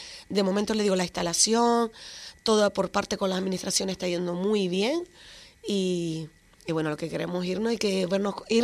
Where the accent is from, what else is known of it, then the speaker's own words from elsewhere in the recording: Canary Islands, Spain; yo, por ejemplo, que soy de Gran Canaria